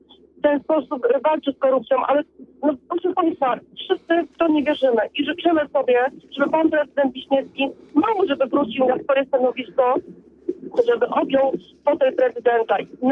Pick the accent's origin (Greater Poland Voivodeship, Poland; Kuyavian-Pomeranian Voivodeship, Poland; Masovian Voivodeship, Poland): Greater Poland Voivodeship, Poland; Poznań; Absolutnie nie zgadzamy się my, poznaniacy